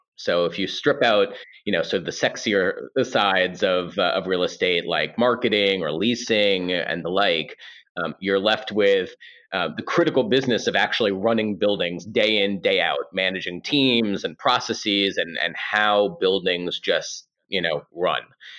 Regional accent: New York, United States; sitting in the most important global real estate market on earth, in my humble opinion, of course, as a New Yorker.

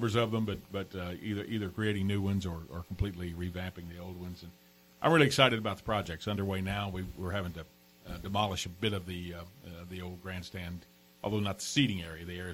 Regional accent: Leitchfield, Kentucky, United States; sold records in my hometown of Litchfield, Kentucky. I grew up near Litchfield.

